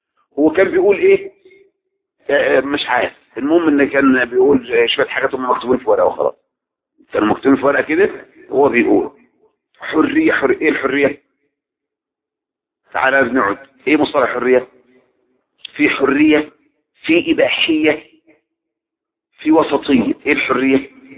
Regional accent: Egypt; احنا النهاردة مصريين.

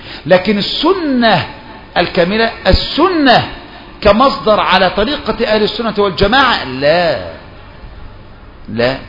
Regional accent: Egypt; ده انا رجل مصري، ده انا بحب مصر

